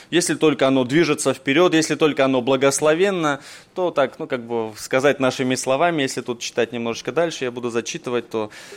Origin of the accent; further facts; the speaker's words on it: Novosibirsk, Novosibirsk Oblast, Russia; мне 31 год, лет. Мы из Новосибирска